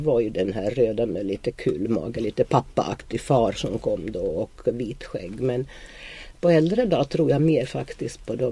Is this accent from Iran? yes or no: no; Finland; Swedish is a second language; now in Sweden; Jag är ju efterkrigsbarn från Finland. Och det var ju inte några rika tider i Finland.